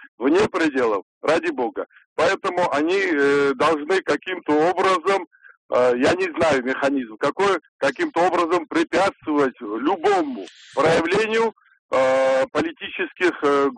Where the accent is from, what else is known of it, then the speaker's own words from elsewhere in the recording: Saint Petersburg, Russia; я из Санкт-Петербурга.